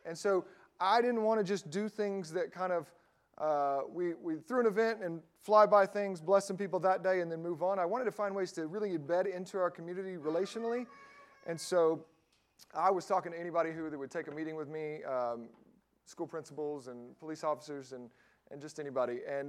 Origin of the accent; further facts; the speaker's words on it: Delwood, United States; I grew up in Delwood, you know, so north Pope County, and I remember riding the bus